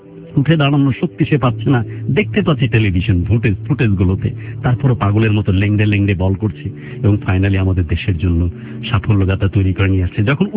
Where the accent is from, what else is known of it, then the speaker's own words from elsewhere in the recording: Bangladesh; Straight ওয়েতে আমি বলতে পারি যে আমি বাংলাদেশি, বাংলাদেশ এইরকম একটি দেশ।